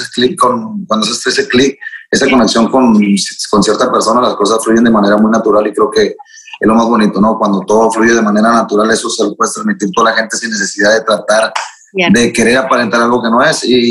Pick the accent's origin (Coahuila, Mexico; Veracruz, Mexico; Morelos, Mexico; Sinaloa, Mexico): Sinaloa, Mexico; Guasave; Ya yo soy de Guasave, Mazatlán me queda 4 horas.